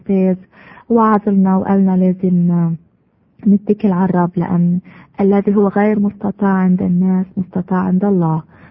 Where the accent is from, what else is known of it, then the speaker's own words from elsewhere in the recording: Beirut, Beirut Governorate, Lebanon; أنا خلقت ببيروت بالأشرفية بعائلة مسيحية مؤمنين.